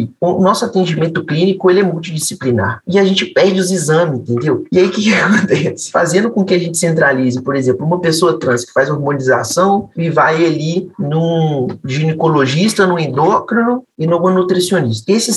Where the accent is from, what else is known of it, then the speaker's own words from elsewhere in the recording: Juiz de Fora, Minas Gerais, Brazil; eu sou de Juiz de Fora, em Minas Gerais, nunca fui em São Paulo